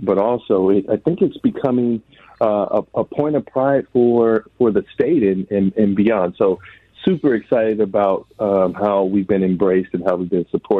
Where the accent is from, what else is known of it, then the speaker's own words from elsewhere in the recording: Twin Cities, Minnesota, United States; I grew up here in the Twin Cities. And so to be a part of this, to bring a branch bank and resources to specifically the community that I grew up